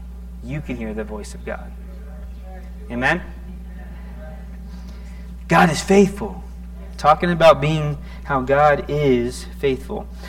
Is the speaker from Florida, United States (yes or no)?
yes; Florida, United States; I'm from Florida. I'm a surfer boy.